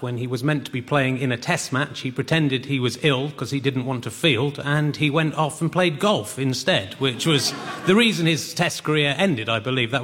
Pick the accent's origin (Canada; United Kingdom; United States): United Kingdom; Yorkshire and the Humber; I'm actually from the East Riding of Yorkshire